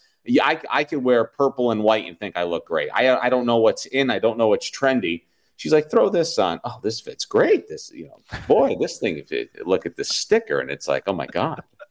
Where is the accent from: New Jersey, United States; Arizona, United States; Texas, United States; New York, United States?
New York, United States; somebody that I really look up to growing up in New York. You know, no secret, I grew up a Mets fan because I would listen to them on the radio.